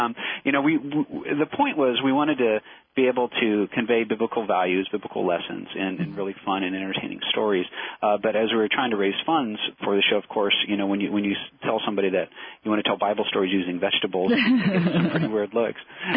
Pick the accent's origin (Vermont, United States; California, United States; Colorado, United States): Colorado, United States; Both of us grown up, I was from Colorado, he was from Chicago